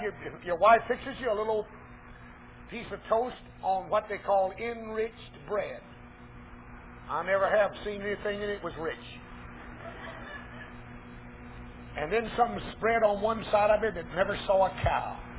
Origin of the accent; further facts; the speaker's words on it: Woodruff, South Carolina, United States; born there; I was born down here in South Carolina, a little place by the name of Woodruff, South Carolina.